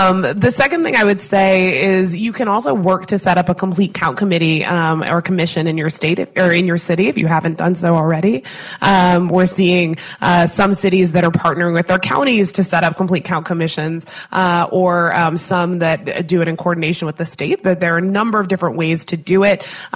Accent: Phoenix, Arizona, United States; Phoenix, Arizona, my hometown

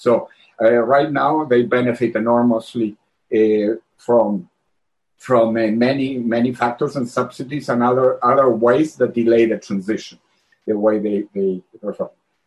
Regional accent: Chile; I'm from Chile

